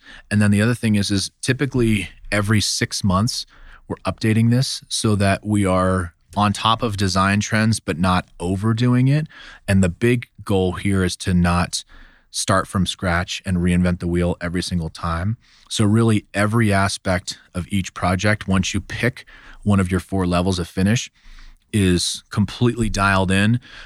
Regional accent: Dallas, Texas, United States; I grew up in Dallas, Fort Worth area, and he truly did that.

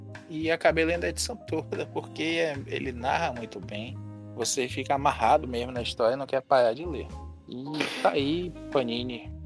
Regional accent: Bahia, Brazil; Eu sou baiano, né?

